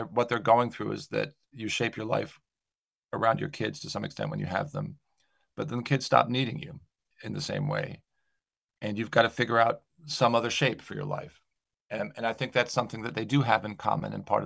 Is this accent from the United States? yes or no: yes; United States; accent: American; now in England, United Kingdom; I hope you can hear from my accent that I am an American. I did actually become a British subject about 15 years ago, and I've lived in England about half my life now, but my formative experiences were mostly American